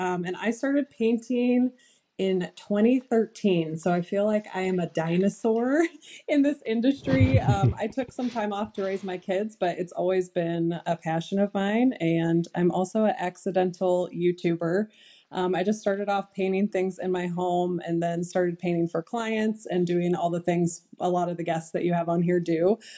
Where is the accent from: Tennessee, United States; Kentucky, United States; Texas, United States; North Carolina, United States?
Tennessee, United States; also born or lived in Minnesota / Illinois; I was raised here in Tennessee, lived here for a long time, but I got married to a Midwesterner